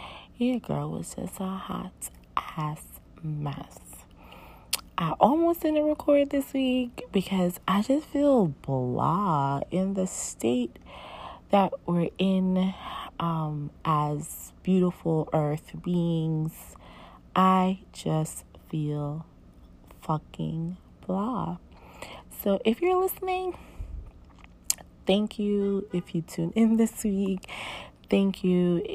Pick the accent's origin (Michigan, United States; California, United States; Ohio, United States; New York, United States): New York, United States; Well, I'm a New Yorker, so it wasn't crazy chilly how some Floridians act